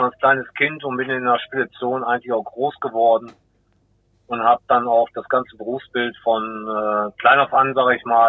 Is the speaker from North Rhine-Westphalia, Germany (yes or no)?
yes; Rees, North Rhine-Westphalia, Germany; Ich komme aus Rees vom Niederrhein.